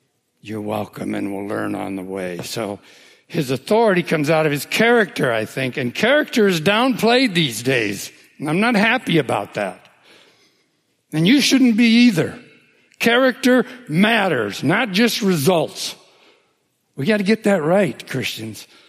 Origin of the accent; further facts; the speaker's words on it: Boyden, Iowa, United States; I grew up in Boyden, Iowa, where there was a church on every corner, right? It's a religious community.